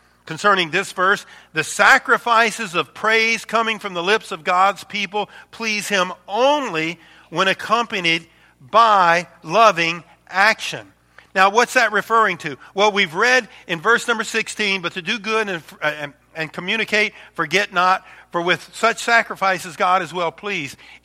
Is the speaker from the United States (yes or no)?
yes; Rockford, Illinois, United States; that's where we came from when we came here. We came from Rockford, Illinois.